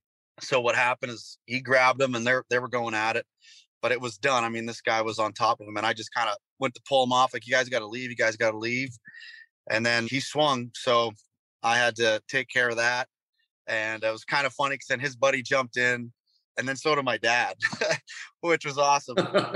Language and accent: English; North Bay, Ontario, Canada; I played this bar in my hometown in North Bay, Ontario. It's 3 hours north of Toronto.